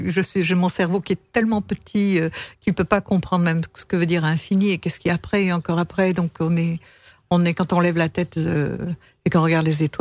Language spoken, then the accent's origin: French; Alès, Occitanie, France; born there; je suis née à Alais pendant la guerre